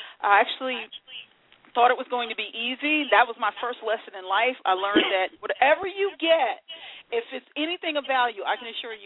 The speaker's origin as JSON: {"language": "English", "region": "South Carolina", "country": "United States", "tie": "born or raised there", "said": "So, actually, I was raised by my grandparents. I grew up in South Carolina, and I actually left South Carolina at ni"}